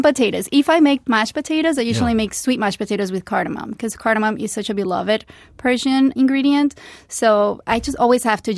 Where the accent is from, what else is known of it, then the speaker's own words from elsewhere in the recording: Venezuela; now in United States; I'm from Venezuela, and I'm married to a Persian man